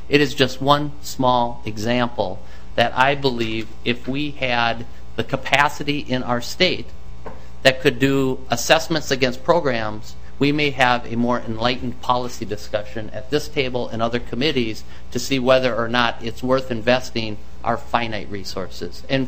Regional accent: Mountain Lake, Minnesota, United States; I grew up in Cottonwood County back in Mountain Lake, Minnesota

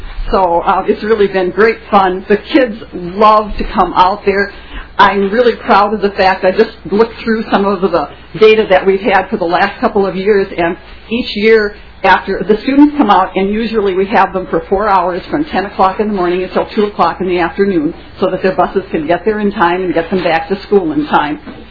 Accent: St. Paul, Minnesota, United States; And I grew up in St. Paul. I really had no farm background

